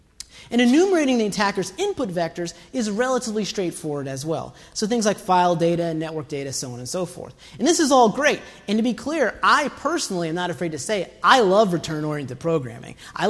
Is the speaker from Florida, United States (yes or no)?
no; Georgia, United States; I grew up in the South, okay?